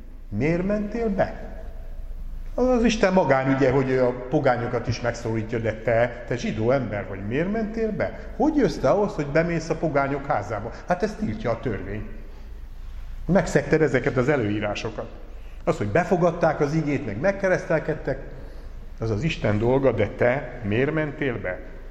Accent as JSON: {"language": "Hungarian", "town": "Nekézseny", "region": "Borsod-Abaúj-Zemplén", "country": "Hungary", "tie": "born or raised there", "said": "abba a kis faluba, ahol felnőttünk Nekézsenybe, ahol édesapám lelkipásztor volt"}